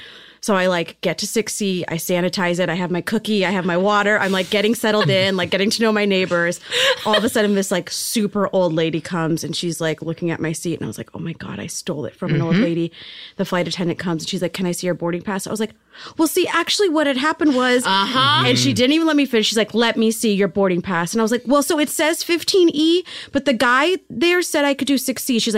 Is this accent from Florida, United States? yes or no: yes; Florida, United States; That's coming from someone who used to wear them all the time because I grew up in Florida.